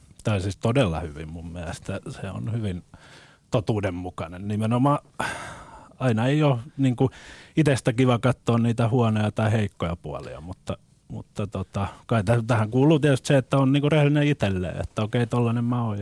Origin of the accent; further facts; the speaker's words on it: Helsinki, Uusimaa, Finland; now in Klaukkala, Finland; Mä oon ihan Helsingistä.